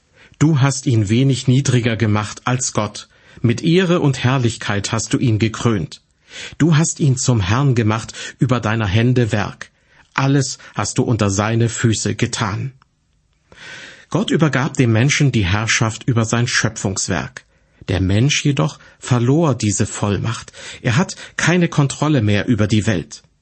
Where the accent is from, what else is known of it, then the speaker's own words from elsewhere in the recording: California, United States; In meiner Heimat in Südkalifornien betrachte ich nachts oft den Mond und einen besonders hellen Stern im Südwesten